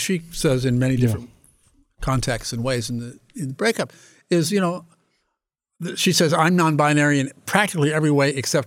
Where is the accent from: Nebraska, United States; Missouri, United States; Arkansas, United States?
Nebraska, United States; now in New York City, United States; It's a recent tick of mine to say I was born and raised in Nebraska. But I think it does distinguish me from people who grew up in New York City.